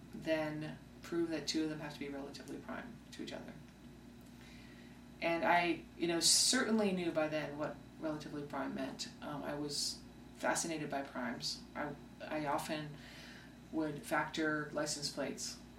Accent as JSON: {"language": "English", "town": "Lexington", "region": "Massachusetts", "country": "United States", "tie": "born or raised there", "said": "I grew up in Lexington, Massachusetts."}